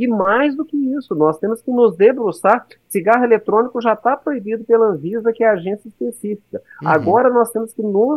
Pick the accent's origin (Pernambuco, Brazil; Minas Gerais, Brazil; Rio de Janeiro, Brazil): Minas Gerais, Brazil; eu sou mineiro, afinal de contas